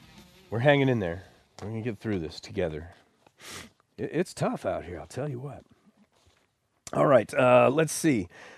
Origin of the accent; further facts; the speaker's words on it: United States; I'm sorry, it's embarrassing for me as an American.